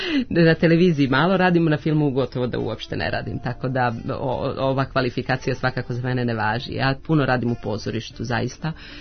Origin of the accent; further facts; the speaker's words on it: Southern and Eastern Serbia, Serbia; born there; first language Vlach; Serbian is a second language; pošto sam ja rođena tamo na Homoljskim planinama i onda sam se preselila u Petrovac na Mlavi i naučila jezik taj prvi srpski sa, eto, nekim dijalektom.